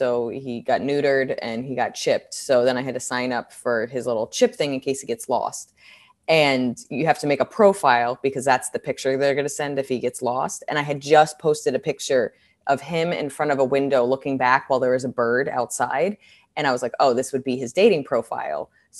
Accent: New York, United States; Like, as I've learned more information as a New Yorker, I am not worried

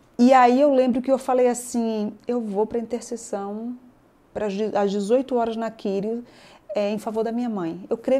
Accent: Bahia, Brazil; moved away; Quando eu vim da Bahia para cá, eu queria estudar, né?

